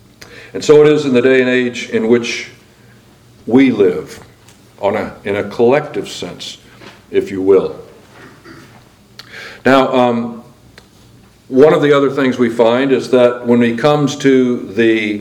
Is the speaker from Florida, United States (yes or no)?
yes; Florida, United States; born there; And I was born in North Florida, which folks sometimes refer to as more like South Georgia, because North Florida, particularly when I was coming up as a boy, is a whole different strata, okay?